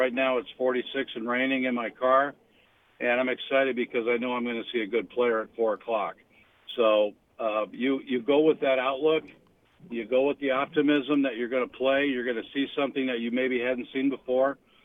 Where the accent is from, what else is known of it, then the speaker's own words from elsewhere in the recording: Milwaukee, Wisconsin, United States; You know, I grew up in Milwaukee, so I always make a trip over to the Lakeshore Chinooks.